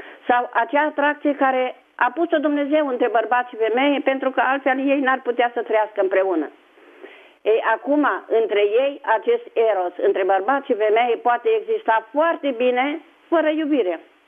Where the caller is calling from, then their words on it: Bucharest, Romania; și vă sunt din București.